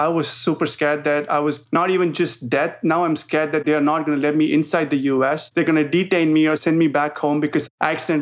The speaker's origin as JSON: {"language": "English", "country": "India", "tie": "born or raised there", "second_language": "English", "said": "growing up in India, we have our own problems, but gun violence isn't one of those."}